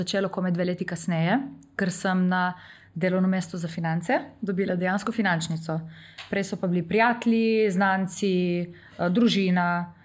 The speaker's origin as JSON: {"language": "Slovenian", "region": "Primorska", "country": "Slovenia", "said": "Italija nam je veliki ziv, ampak po drugi strani jo zelo dosti čutimo, ker smo iz Primorske."}